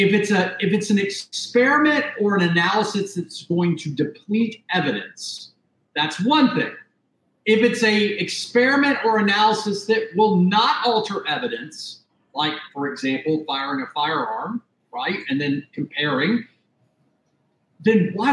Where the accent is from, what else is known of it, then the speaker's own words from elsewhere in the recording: the South, United States; I'm from the South.